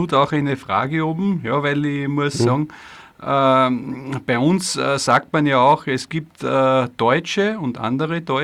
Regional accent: Austria; bei uns in Österreich

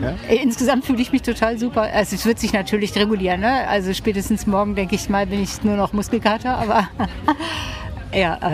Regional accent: North Rhine-Westphalia, Germany; ich komme aus dem Ruhrgebiet

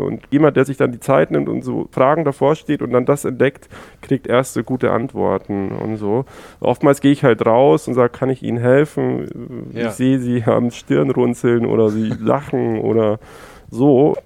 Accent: Southern Germany, Germany; Ich weiß es nicht, ich bin aus Süddeutschland.

